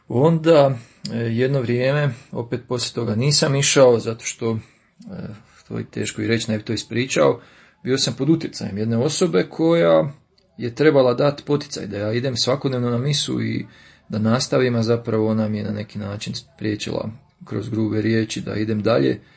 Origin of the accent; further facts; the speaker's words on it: Slavonia, Croatia; born there; jer sam od rođenja nekako dinamičan, živ, obzirom da sam rođen u Slavoniji.